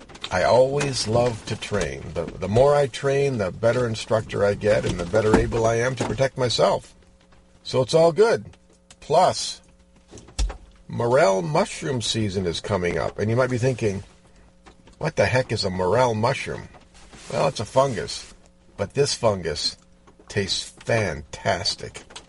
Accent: Orangeville, Michigan, United States; high atop Oak Hill in Orangeville, Michigan. And if you don't know where that is, well, that's my hometown.

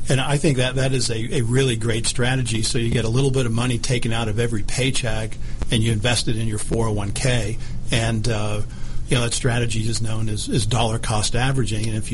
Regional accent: Huntsville, Alabama, United States; You know, I grew up in Alabama, grew up in Huntsville, Alabama. Went to school in New York City, so that in itself was a good experience.

